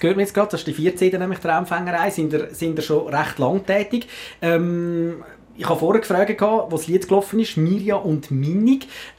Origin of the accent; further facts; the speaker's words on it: Zurich, Switzerland; Als Zürcher ist das immer ein bisschen schwierig, wenn man so Berndialekt muss reden.